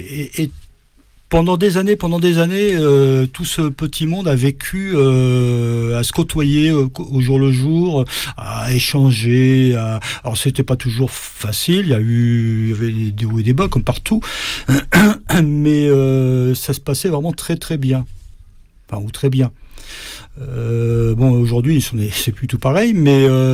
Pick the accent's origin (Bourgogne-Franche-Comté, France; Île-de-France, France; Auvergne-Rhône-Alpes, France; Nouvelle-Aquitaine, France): Île-de-France, France; La Courneuve; also born or lived in Saint-Denis; Alors moi je suis né précisément à Saint-Denis au siècle dernier. Et j'ai passé toute mon enfance à la Courneuve. Alors, d'abord, quand j'étais petit, enfin tout petit, à ce qu'on appelle les quatre routes de la Courneuve